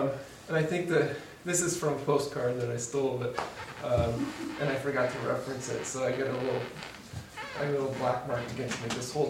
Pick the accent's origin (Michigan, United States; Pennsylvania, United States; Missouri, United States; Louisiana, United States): Missouri, United States; I grew up in Missouri and as a Methodist, and they still let me come to Holden, which is great. Grew up around farming, a bit playing in the creeks and whatnot.